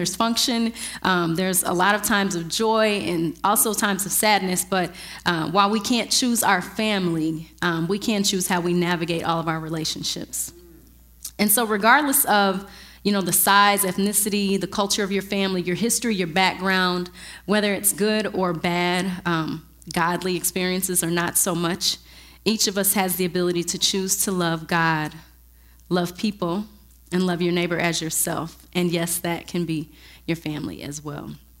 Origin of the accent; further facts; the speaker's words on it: Georgetown, Illinois, United States; I am originally from Georgetown, Illinois, and I really have a huge family.